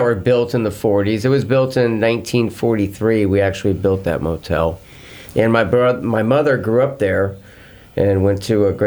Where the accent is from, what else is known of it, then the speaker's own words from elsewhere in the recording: Clearwater, Florida, United States; I'm a native here to Clearwater, born in Morton Plant Hospital, and I grew up on the Clearwater Beach